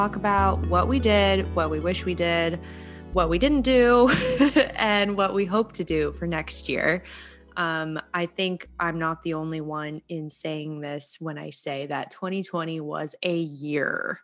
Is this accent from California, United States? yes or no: yes; California, United States; We're so Californian.